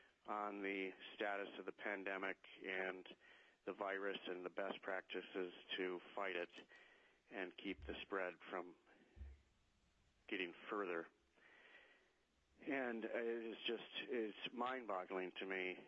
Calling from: Petersburg, Alaska, United States

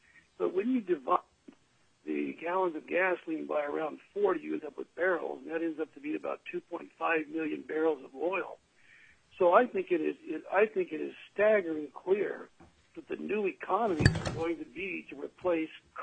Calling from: Anchorage, Alaska, United States; I'm calling from Anchorage, Alaska.

